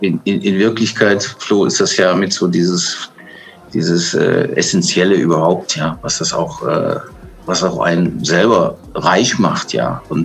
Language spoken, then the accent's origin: German; Rhineland, Germany; Also ich bin Rheinländer